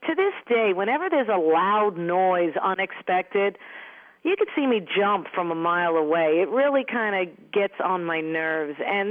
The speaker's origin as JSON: {"language": "English", "town": "Stony Brook", "region": "New York", "country": "United States", "tie": "born or raised there", "said": "I grew up on Long Island in New York, and, you know, for some reason, we were a family that belonged."}